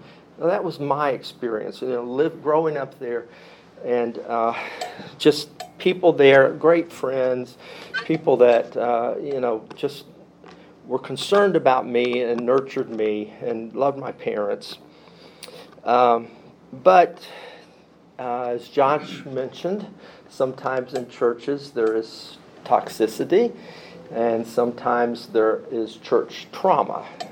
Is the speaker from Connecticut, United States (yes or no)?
no; Jacksonville, Florida, United States; Growing up in Jacksonville, Florida, most of my life, it was, without a doubt, a mission field.